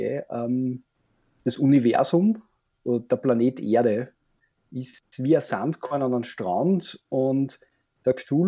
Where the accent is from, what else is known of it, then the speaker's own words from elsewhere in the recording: Wels, Upper Austria, Austria; bei uns in Oberösterreich in Wels, gibt es einen Rollenspielverein